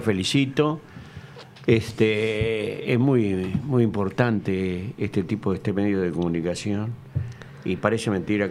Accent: San José, Uruguay; Yo soy oriundo de San José, vine de afuera, vivía en un apartamento que tenía el banco arriba en la calle Olimar.

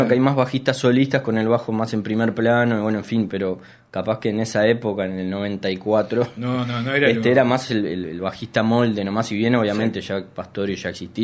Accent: Minas, Lavalleja, Uruguay; moved away as an adult; nacido en Minas, viví allá hasta los 22 años, tengo 35

